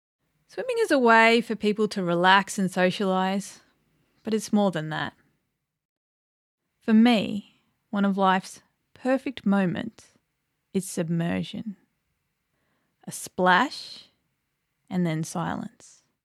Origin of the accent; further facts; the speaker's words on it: Ipswich, Queensland, Australia; Growing up in Ipswich, it got hot, like 40 degrees and up, and it's fair to say that most of the housing wasn't up to this challenging weather.